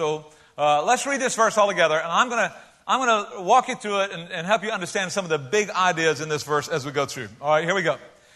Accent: United States; I'm American. And you know what kind of persecution I've suffered as an American?

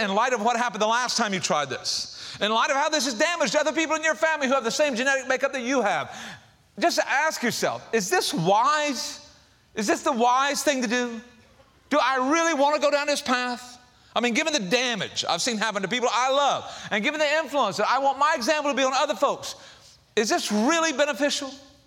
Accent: the South, United States; because we're from the South where we eat healthy, right?

